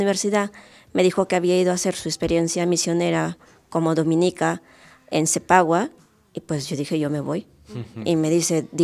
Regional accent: Piura, Peru; Yo soy del norte del Perú, de Piura, desde ahí.

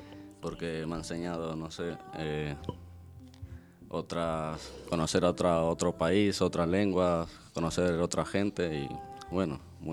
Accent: Argentina; now in Granada, Spain; soy argentino, pero actualmente vivo en Granada desde hace 10 años.

